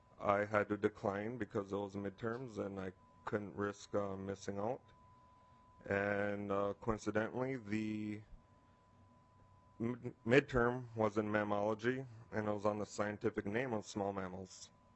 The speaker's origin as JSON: {"language": "English", "town": "Mille Lacs Indian Reservation", "region": "Minnesota", "country": "United States", "tie": "born or raised there", "said": "And I'm from the Eagle Clan of the Anishinaabe people, and I live and born and raised in the Mille Lacs Indian Reservation in central Minnesota."}